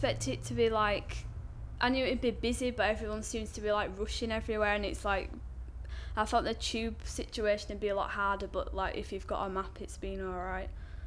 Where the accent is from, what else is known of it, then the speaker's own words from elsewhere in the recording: Leeds, Yorkshire and the Humber, United Kingdom; now in Carlisle, United Kingdom; Yeah, I'm from Leeds in West Yorkshire, and like I've lived there like all my life, but then I went to uni in Carlisle